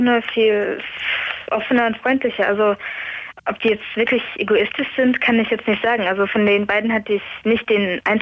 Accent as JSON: {"language": "German", "region": "Saarland", "country": "Germany", "tie": "born or raised there", "said": "Also ich spreche Hochdeutsch, keine Ahnung, das Saarländische habe ich mir nicht angewöhnt."}